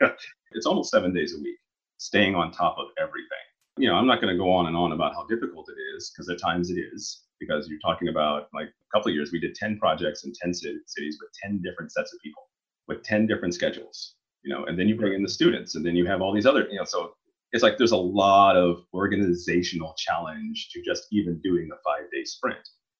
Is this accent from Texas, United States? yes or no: no; Oklahoma, United States; I grew up in Oklahoma and not very many people of color there, and particularly Black, mostly Native American, the higher minority population in Oklahoma.